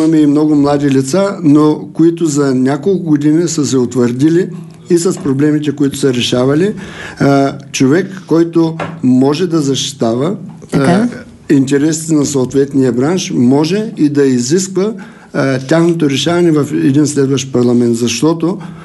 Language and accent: Bulgarian; Stara Zagora, Stara Zagora Province, Bulgaria; Естествено от моя роден край, Стара Загора.